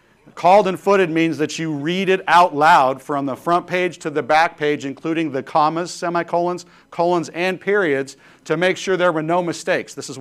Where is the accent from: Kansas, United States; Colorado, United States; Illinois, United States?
Colorado, United States; Denver; I'm from the Rocky Mountains, the thin air, the mile high city.